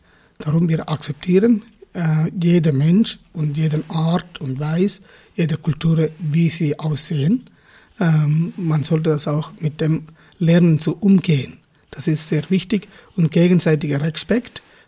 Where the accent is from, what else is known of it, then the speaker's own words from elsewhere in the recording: Sri Lanka; German is a second language; Ich komme auch aus Sri Lanka, ich komme aus einem tamilischen Ursprung.